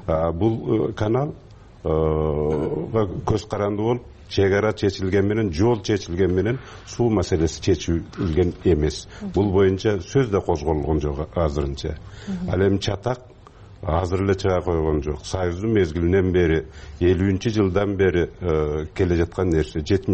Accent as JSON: {"language": "Kyrgyz", "town": "Samarkandek", "region": "Batken Region", "country": "Kyrgyzstan", "tie": "born or raised there", "said": "Бул жерде мен өскөм, абдан жакшы билем. Орто сай деген Самаркандеги азыр 3ке бөлүнөт."}